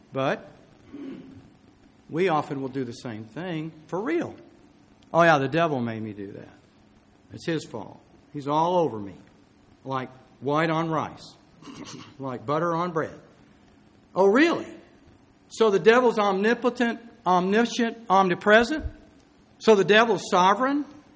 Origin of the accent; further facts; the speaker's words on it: Tulsa, Oklahoma, United States; I grew up in Tulsa, Oklahoma.